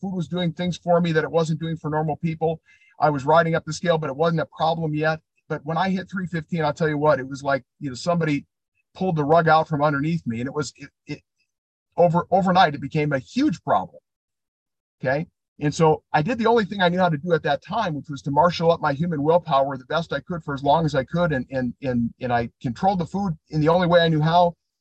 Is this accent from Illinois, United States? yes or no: yes; Illinois, United States; As she said … I am from Illinois